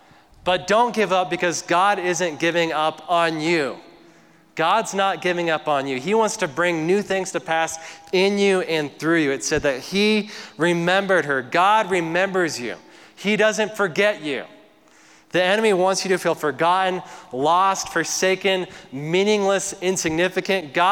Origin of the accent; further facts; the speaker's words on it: Kit Carson, Colorado, United States; I had like a flashback to growing up in Kit Carson where there's just nothing there and just open fields